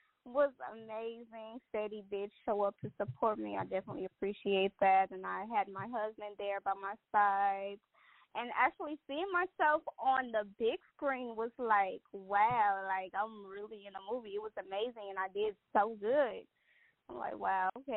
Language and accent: English; Gary, Indiana, United States; For people who don't know, I'm from Gary, Indiana.